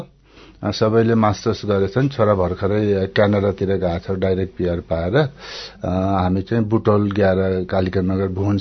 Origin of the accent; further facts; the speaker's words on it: Baglung, Gandaki Province, Nepal; now in Butwal, Nepal; बागलुङ आडस्थान बलेवाचौर 14 हो, हाल चाहिँ बुटौल 11 भुवन सिंह मार्ग मा बस्छु म।